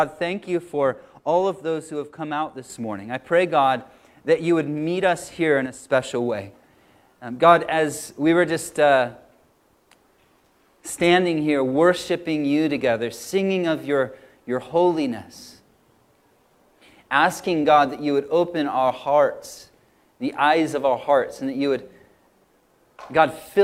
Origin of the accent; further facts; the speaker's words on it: United States; now in New Zealand; I'm American, so I thought it was rubgi the whole time.